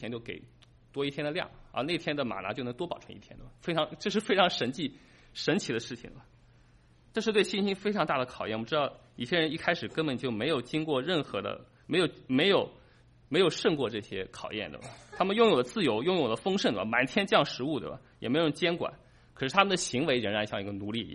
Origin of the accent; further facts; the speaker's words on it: Shanghai, China; 我在上海长大，上海人就有这种模式的。我从小到大被浸润长大的，